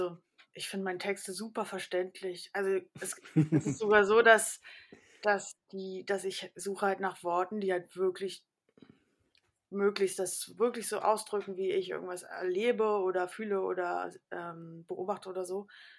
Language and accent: German; Karlsruhe, Baden-Württemberg, Germany; ich bin in Karlsruhe groß geworden, da gibt es gar keine Hochhäuser, also war ganz normal Altbau, was heißt ganz normal, also Altbau und so. Und jetzt wohne ich aber in einem Hochhaus aktuell.